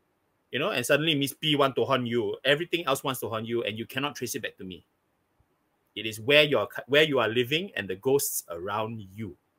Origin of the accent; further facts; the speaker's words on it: Singapore; To be very frank, growing up in Singapore, in Asia in general, you know, I think, you know, to be cursed is a lot more rational than mental health.